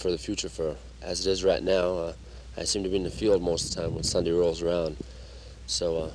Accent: Canterbury, New York, United States; I'm from Canterbury, New York.

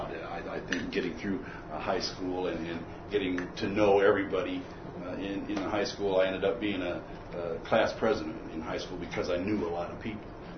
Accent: Fenton, Michigan, United States; also born or lived in Logan, Ohio; I was born in Logan, Ohio, southeastern part of Ohio. And I grew up in Michigan, in Fenton, Michigan, another small town.

